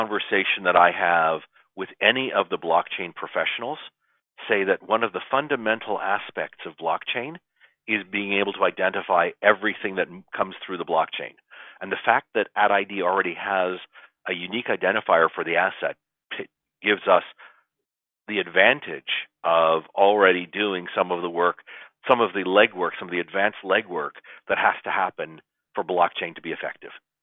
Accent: Toronto, Ontario, Canada; now in Edison, United States; I'm originally from Canada. So I'm originally from Toronto. I'm now based in Edison, New Jersey

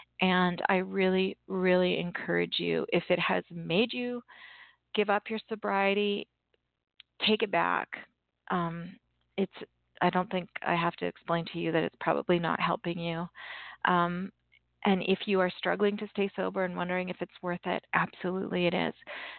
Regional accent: Canada; I'm Canadian and I say process

